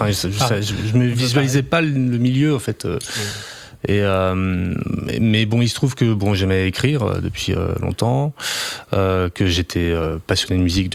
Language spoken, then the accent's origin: French; Brittany, France; Moi, en Bretagne.